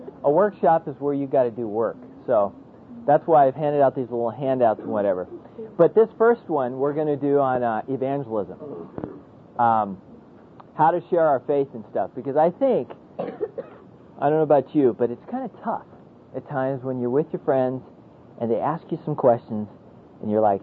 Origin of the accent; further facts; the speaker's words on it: Colorado, United States; Yeah, I'm from Colorado. I don't know all these towns.